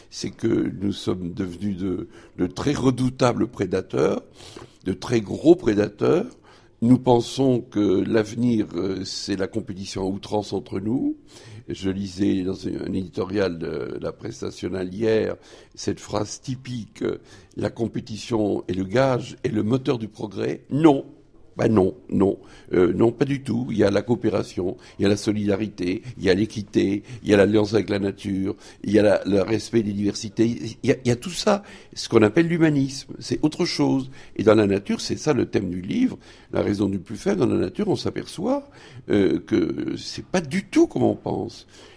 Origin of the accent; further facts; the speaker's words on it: Grand Est, France; Je suis Lorrain